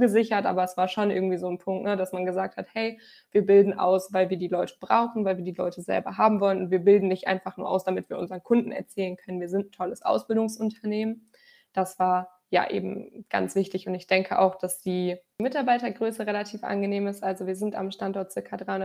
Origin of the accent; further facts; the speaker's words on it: Radevormwald, North Rhine-Westphalia, Germany; Also ich komme auch selber aus Radevormwald und das war ja einem einfach ein Begriff.